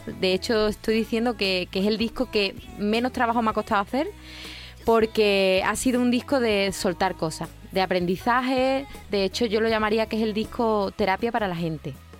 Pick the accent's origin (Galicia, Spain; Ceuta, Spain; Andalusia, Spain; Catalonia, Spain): Andalusia, Spain; Yo soy andaluza.